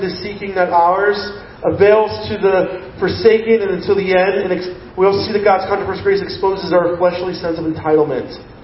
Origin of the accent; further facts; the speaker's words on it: United States; Because I'm an American, I'm entitled to be comfortable, right?